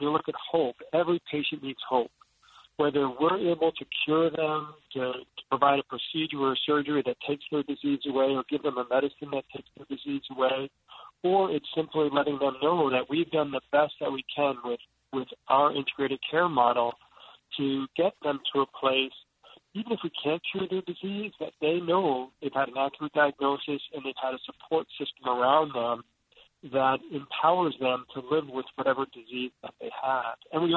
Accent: New Jersey, United States; I grew up in New Jersey, and I actually, unlike you, wasn't familiar with Mayo Clinic when I came out here.

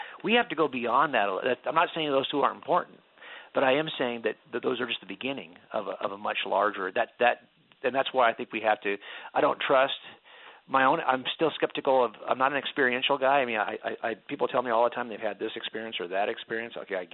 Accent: California, United States; I mean, I'm a Californian. And if you doubted that, I could pull out my driver's license and I can show you that I'm here in California. I was born and raised here.

